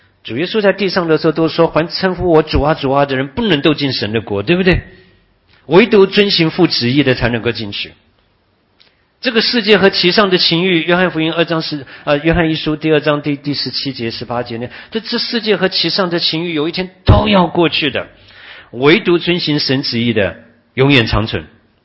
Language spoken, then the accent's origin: Chinese; Taiwan; moved away as an adult; now in United States; 我刚来美国的时候，那是1979年哈，我在美国读研究所的时候，我第一个学期刚来啊，你知道我们从台湾来的人